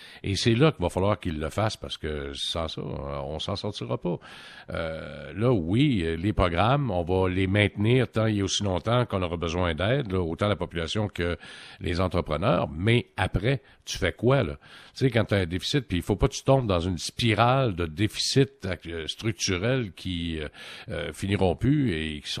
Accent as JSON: {"language": "French", "region": "Quebec", "country": "Canada", "said": "Chez nous, au Québec, c'est moins grave un peu"}